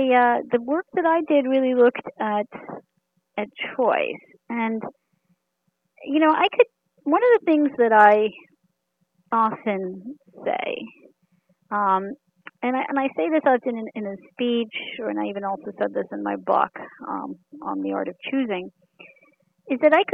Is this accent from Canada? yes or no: no; United States; I was navigating being in a Sikh household. I was navigating growing up in America, and I was navigating being blind.